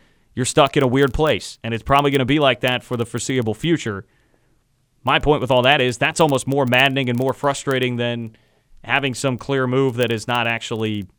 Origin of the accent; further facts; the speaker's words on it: Kansas City, United States; So when I was growing up in Kansas City, this time of year was hell.